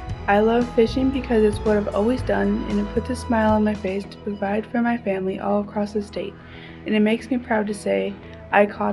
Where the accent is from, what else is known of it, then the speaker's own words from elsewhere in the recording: Dillingham, Alaska, United States; Okay, so I'm from Dillingham, and so we have like the largest sockeye salmon run like every summer. And it's part of my culture that we go fishing.